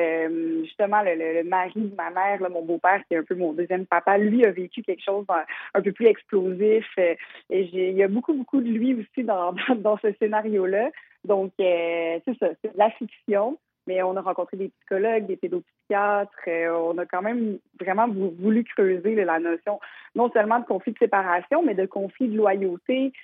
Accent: Repentigny, Quebec, Canada; Moi, je viens de Repentigny. En fait, on vient de Repentigny dans la Naudière.

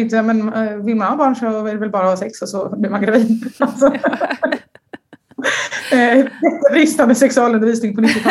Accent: Sweden; han var en kille från Marocko, jag är en tjej från Sverige. Vi är helt olika uppväxt.

